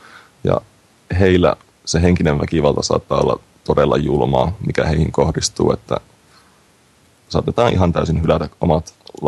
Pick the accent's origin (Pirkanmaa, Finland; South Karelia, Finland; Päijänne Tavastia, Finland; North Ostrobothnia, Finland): North Ostrobothnia, Finland; Oulu; Mä oon ihan Oulusta, on koko elämäni on täällä Oulussa asunut.